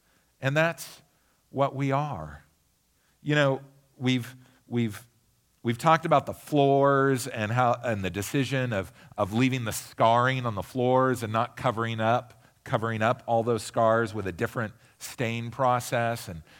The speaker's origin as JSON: {"language": "English", "region": "Pacific Northwest", "country": "United States", "tie": "born or raised there", "said": "I was raised by hippies in the Northwest, so you know we recycle trees."}